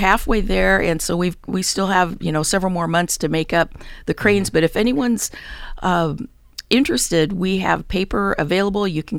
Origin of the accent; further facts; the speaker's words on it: Valdez, Alaska, United States; I grew up in Valdez. And until 2024, I had never taken a cruise to Alaska because I lived there.